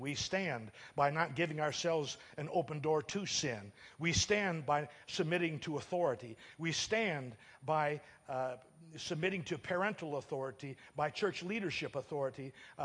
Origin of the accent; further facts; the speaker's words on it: United States; and I thank God I'm an American. I'm proud of our country